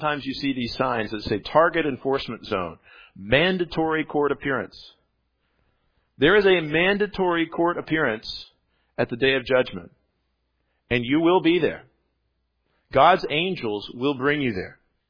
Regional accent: Texas, United States; also born or lived in Tennessee; I went to college in Tennessee, and my hometown was in Texas

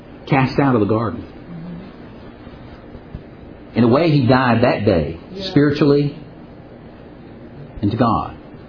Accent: Louisiana, United States; Well, it's based on a true story out of Louisiana. That's my home state. I don't know that I'm necessarily proud of that.

